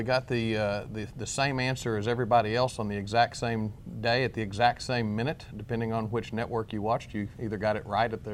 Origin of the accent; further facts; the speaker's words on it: Arkansas, United States; I've made no secret about the idea that I was born in Arkansas. I've lived in Arkansas all my life.